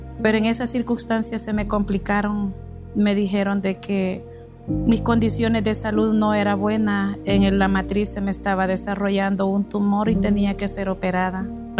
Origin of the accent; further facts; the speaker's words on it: Rosario de Mora, San Salvador, El Salvador; Vengo del Cantón San Ramón, Caserío Las Margaritas, del municipio de Rosario de Mora.